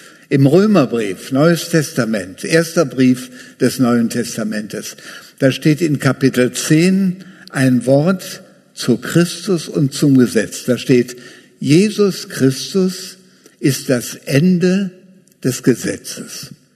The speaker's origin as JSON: {"language": "German", "town": "Wuppertal", "region": "North Rhine-Westphalia", "country": "Germany", "tie": "born or raised there", "said": "Ich bin ja groß geworden hier in Wuppertal, habe ich erzählt."}